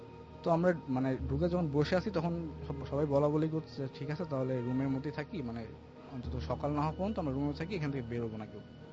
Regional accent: Dhaka, Dhaka Division, Bangladesh; আমি যাত্রাবাড়ি থেকে আসছি।

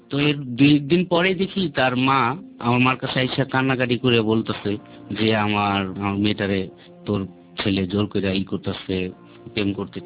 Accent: Dhaka, Dhaka Division, Bangladesh; আমার জন্ম পুরান ঢাকা, ছোট থেকে বড় হয়েছি সেখানে। আমরা খুব নিম্ন শ্রেণীর মানুষ

